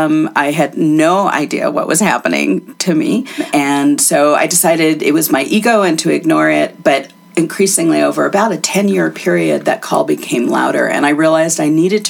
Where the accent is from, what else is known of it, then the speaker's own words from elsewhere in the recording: Connecticut, United States; I grew up in Connecticut and did most of my education in Connecticut.